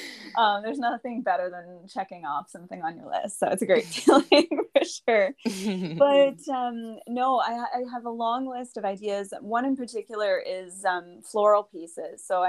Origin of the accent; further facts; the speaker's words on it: Windsor, Ontario, Canada; also born or lived in Toronto; And I grew up in South Windsor and I did the journey up the 401, like a lot of us did. And I lived in Toronto and then eventually made my way back and I live and work here